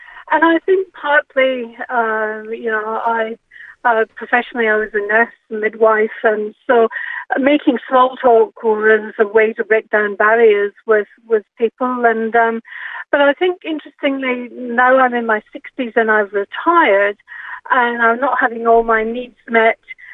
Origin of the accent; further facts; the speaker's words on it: Scotland, United Kingdom; When I was a wee girl growing up in Scotland